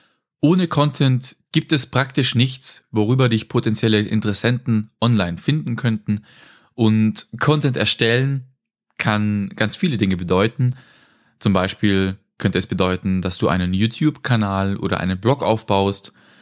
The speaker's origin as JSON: {"language": "German", "region": "Baden-Württemberg", "country": "Germany", "moved": "yes", "lives_now": "Austria", "said": "Ich komme ja eigentlich aus Baden-Württemberg, das heißt normalerweise schwätze ich auch ein bisschen anders als hier im Podcast, aber ich wohne schon seit ein paar Jahren in Österreich."}